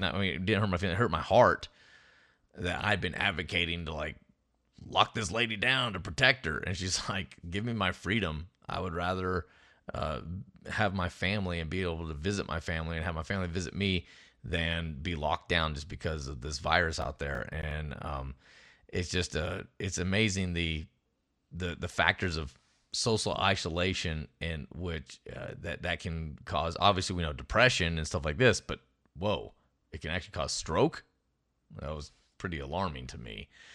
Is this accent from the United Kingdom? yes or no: no; United States; It's all right. I'm American.